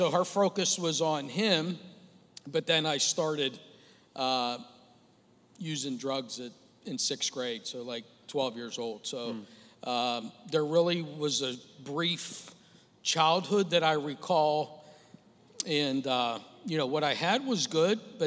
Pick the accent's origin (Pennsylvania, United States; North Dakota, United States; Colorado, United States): Pennsylvania, United States; Sharpsburg; I grew up in Sharpsburg.